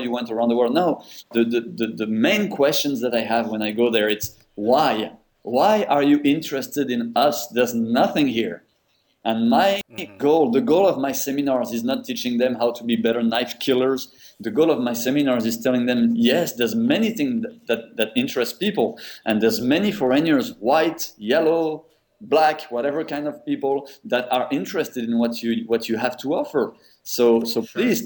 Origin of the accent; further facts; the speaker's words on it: Paris, Île-de-France, France; born there; English is a second language; For me as a foreigner, I'm French. I was born in Paris.